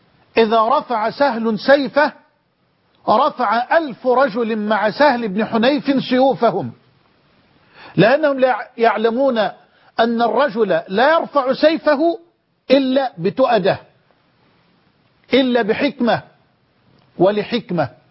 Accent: Egypt; بلدنا مصر

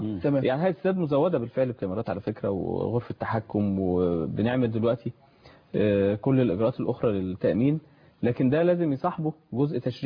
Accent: Egypt

